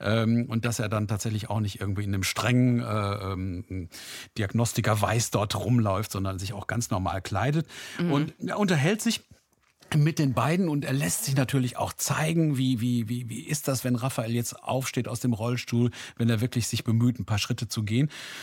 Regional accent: Recklinghausen, North Rhine-Westphalia, Germany; Meine Heimatstadt ist Recklinghausen. Das ist ganz in der Nähe von Datteln.

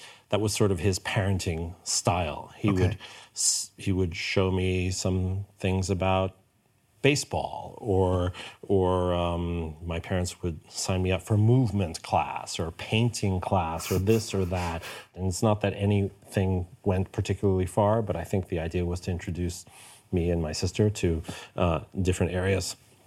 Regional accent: New York City, New York, United States; now in Hamburg, Delaware, United States; I feel very fortunate to have landed here in Hamburg with the NDR Elbphilharmonie Orchestra. I grew up in New York. My parents were violinists in the New York Philharmonic

